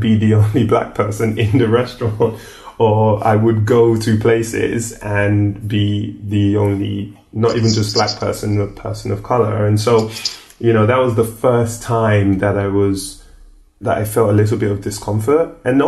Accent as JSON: {"language": "English", "region": "London", "country": "United Kingdom", "tie": "born or raised there", "also_born_or_lived": "Nigeria", "said": "growing up in London and then living in Nigeria, even though I faced racism in the UK, and then when I lived in Nigeria, there was a little bit of discrimination because of my accent and my background"}